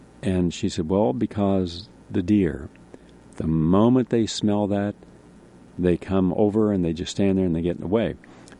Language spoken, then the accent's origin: English; West Virginia, United States; she reminded me of the people I grew up with in West Virginia, just very humble, very positive.